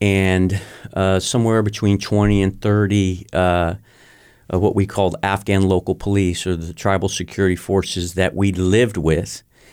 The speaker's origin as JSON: {"language": "English", "country": "United States", "said": "But at the same time, I'm an American."}